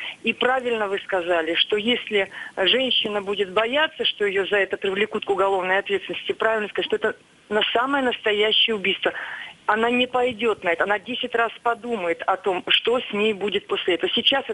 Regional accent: Chelyabinsk Oblast, Russia; из Челябинской области.

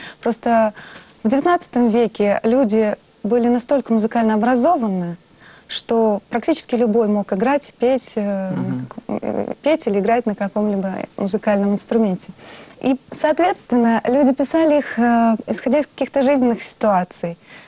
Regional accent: Ulyanovsk, Ulyanovsk Oblast, Russia; born there; Вообще, в принципе, я родилась в Ульяновске.

